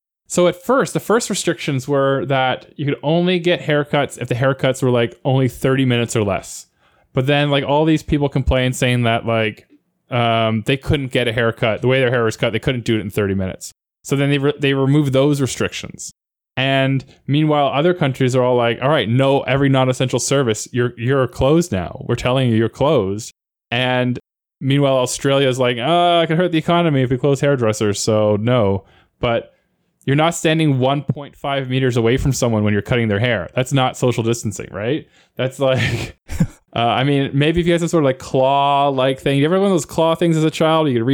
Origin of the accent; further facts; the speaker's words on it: Canada; I'm quite proud of my home country of Canada